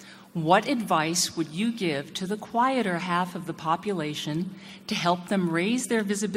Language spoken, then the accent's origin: English; New York City, New York, United States; I'm from New York City, and I teach at New York University.